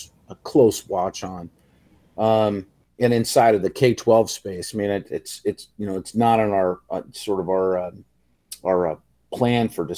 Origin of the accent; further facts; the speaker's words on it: Ireland; As an Irish person with a German last name.